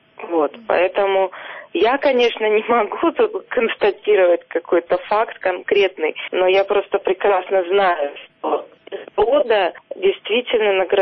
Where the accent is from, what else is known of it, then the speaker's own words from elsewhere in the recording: Belarus; я ведь не белорусская, я украинка. Я просто родилась в Беларуси, прожила здесь до 23 лет. То есть все мое детство прошло в Беларуси, конечно.